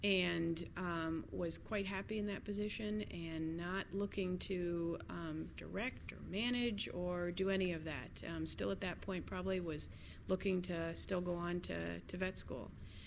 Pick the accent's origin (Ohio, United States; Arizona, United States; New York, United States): Ohio, United States; I'm from Southern Ohio.